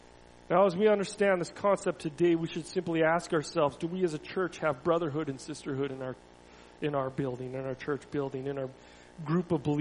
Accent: Canada; We're Canadian and we have small differences in our culture.

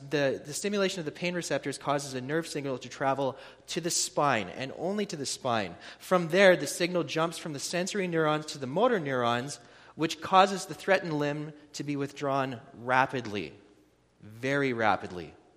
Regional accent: Devon, Alberta, Canada; also born or lived in Edmonton; At a very young age, I was born in Edmonton. I grew up on an acreage just outside of Devon. Growing up from grades 2 through 11, I was homeschooled.

